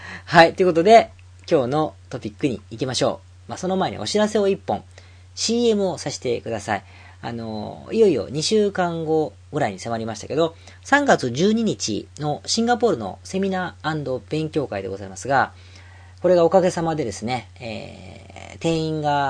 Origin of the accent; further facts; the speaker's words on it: Osaka, Japan; 僕の大阪の出身なんですけど、地元のですね大阪の森商事というねマイナーな駅があるんですが、